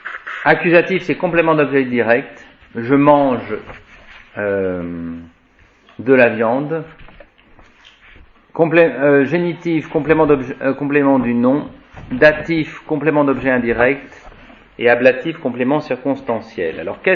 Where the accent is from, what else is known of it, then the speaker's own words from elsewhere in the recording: France; en tant que Français, nous avons des racines latines très fréquentes.